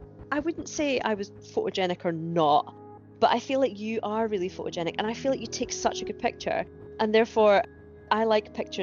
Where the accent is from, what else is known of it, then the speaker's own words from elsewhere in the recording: Scotland, United Kingdom; also born or lived in England; So I was brought up in Scotland. I am actually English.